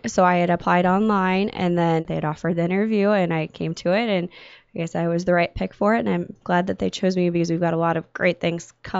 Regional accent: Algona, Iowa, United States; I was born and raised Catholic, grew up in Algona, Iowa

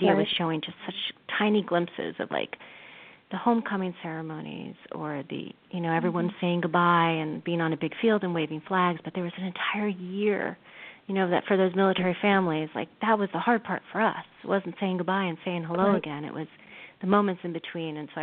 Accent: West Point, New York, United States; even though I was raised sort of outside of West Point, the military academy

